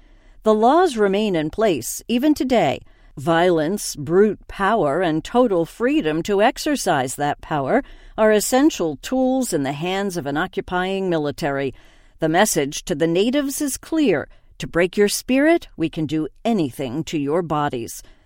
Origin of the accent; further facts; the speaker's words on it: Jammu and Kashmir, India; The soul-crushing 70-day-long curfew that I experienced growing up in Kashmir never really leaves you.